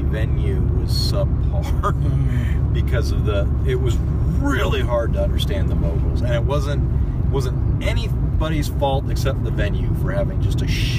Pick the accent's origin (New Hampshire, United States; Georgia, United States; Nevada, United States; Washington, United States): Washington, United States; Seattle; growing up in Seattle, what was it … came up here